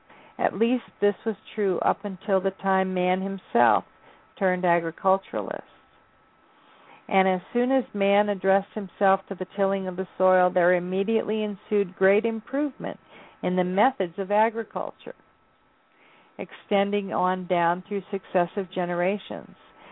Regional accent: Ghana; I think about, you know, growing up in Ghana and Africa, women frankly do all the hard labor.

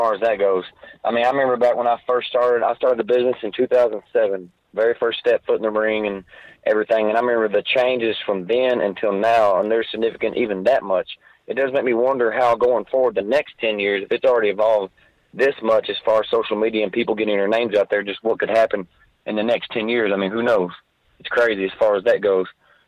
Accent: Lebanon, Kentucky, United States; I'm from the very center of Kentucky, Lebanon, Kentucky.

